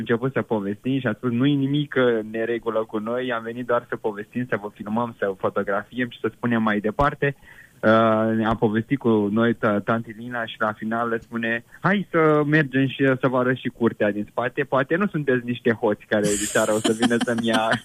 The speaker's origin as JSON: {"language": "Romanian", "country": "Romania", "tie": "born or raised there", "also_born_or_lived": "London, United Kingdom", "said": "Și noi, că trăind, copilărind la sat, cumva a revenit acest dor. Așa că când ne-am mutat din nou în România"}